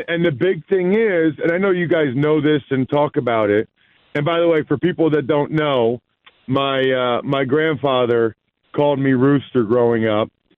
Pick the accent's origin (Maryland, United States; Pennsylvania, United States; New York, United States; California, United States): Pennsylvania, United States; Reading; now in Harrisburg, United States; I grew up in Reading, Pennsylvania, an hour west of Philly, not that far from Baltimore. Now I live more in central PA in like Harrisburg